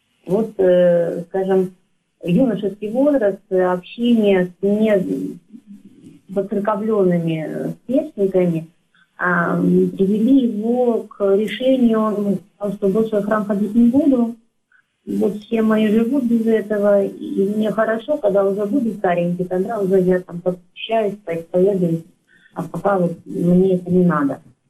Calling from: Krasnodar, Krasnodar Krai, Russia; Я звоню из Краснодара.

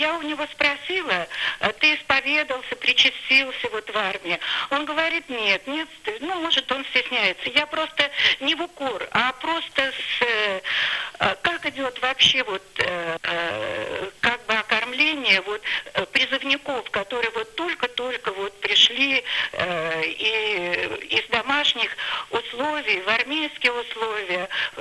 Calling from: Moscow, Russia; Я звоню из Москвы.

